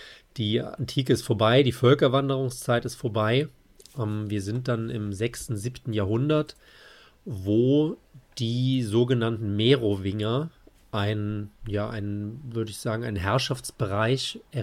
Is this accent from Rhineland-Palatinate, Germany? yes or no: yes; Trier, Rhineland-Palatinate, Germany; born there; Ich bin ja gebürtiger Trierer aus der Ecke.